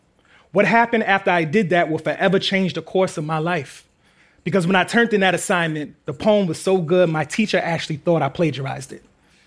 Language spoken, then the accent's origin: English; Queens, New York, United States; What can I say? We're from Queens.